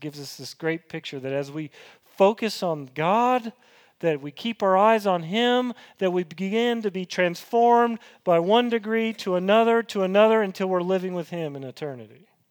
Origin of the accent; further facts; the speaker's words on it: Franklin, Tennessee, United States; I grew up in Franklin, Tennessee, south of Nashville, and people used to talk about the Bell Witch.